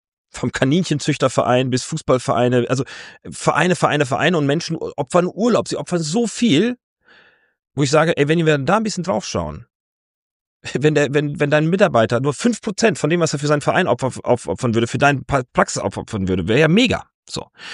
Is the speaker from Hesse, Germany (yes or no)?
yes; Fulda, Hesse, Germany; Ich komme ja aus Fulda ursprünglich, also bin da aufgewachsen.